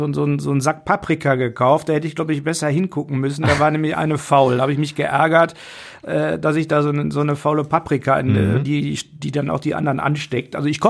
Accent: Essen, North Rhine-Westphalia, Germany; Und zwar in einer sehr bürgerlichen Umgebung. Ich bin hier in Essen-Bredeney groß geworden. Ich komme aus einem sehr akademischen Haus

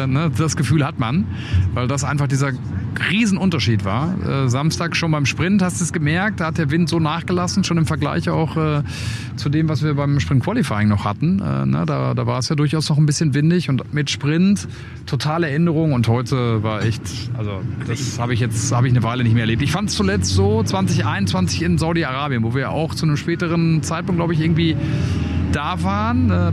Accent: Dortmund, North Rhine-Westphalia, Germany; ich komme ja aus Dortund, wie ihr wisst

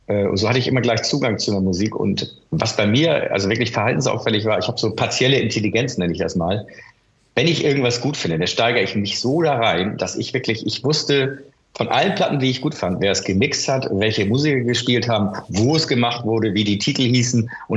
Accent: Hamburg, Germany; Ich bin in Hamburg-Wilhelmsburg aufgewachsen.

